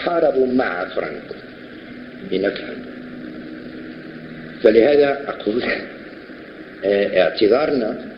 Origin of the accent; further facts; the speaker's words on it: Morocco; انا مغربي امازيغ ومن احفاد عبد الكريم